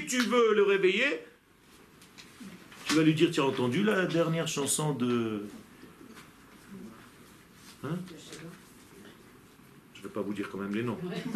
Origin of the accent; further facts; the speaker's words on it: Israel; first language Hebrew; French is a second language; Moi, j'ai appris le français parce que je devais donner des cours. Ok? Moi, ma langue natale, c'est l'hébreu.